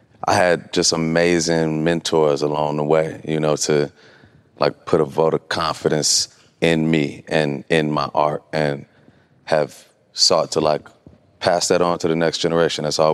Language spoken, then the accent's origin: English; Chicago, Illinois, United States; And so growing up in Chicago, I think you come in a tradition of, like, just a nuanced Black experience.